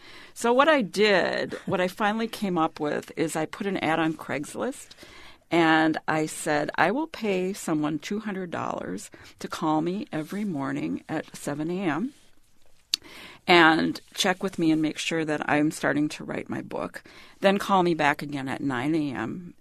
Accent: Minnesota, United States; but I'm from Minnesota and I'm a really honest person and I just can't lie.

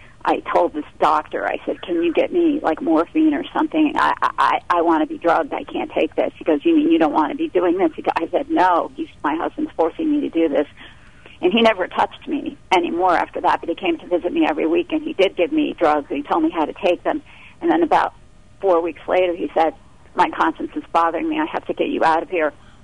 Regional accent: Dearborn, Michigan, United States; I'm originally from Dearborn, Michigan, and I had an arranged marriage. I grew up a Lebanese American Muslim

